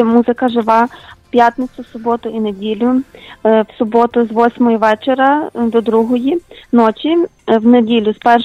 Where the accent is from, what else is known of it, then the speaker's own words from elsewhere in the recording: Lviv, Lviv Oblast, Ukraine; now in United States; Мій батько мав ресторан в Україні, ми зі Львова.